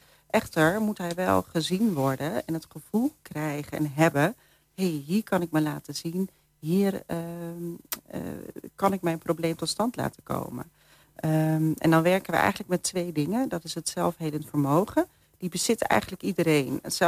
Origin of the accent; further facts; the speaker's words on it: Groningen, Netherlands; born there; moved away as an adult; now in Rotterdam, Netherlands; ik ben geboren in Groningen, in een dorpje uit Huizen. En op mijn 18e ben ik naar Rotterdam verhuisd.